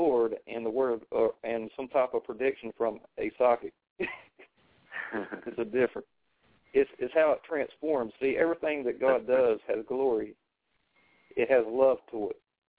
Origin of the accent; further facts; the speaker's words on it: North Carolina, United States; I'm a southern boy. I'm from North Carolina, and I'm a fisherman, and I like to do the southern stuff.